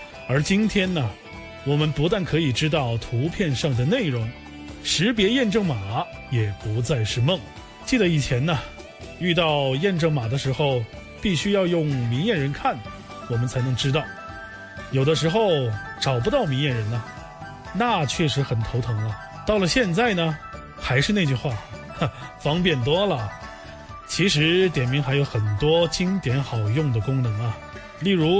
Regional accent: Guang'an, Sichuan, China; 我是来自四川广安的

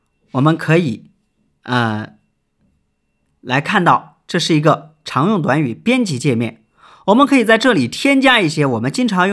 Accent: Sichuan, China; 尤其是比如一些讲粤语还有我们四川人讲四川话的朋友啊

